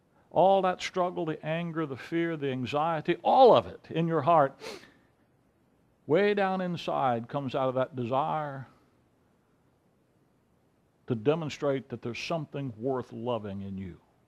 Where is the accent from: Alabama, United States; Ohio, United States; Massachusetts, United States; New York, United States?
Alabama, United States; Mobile; I'm born and raised in Mobile, Alabama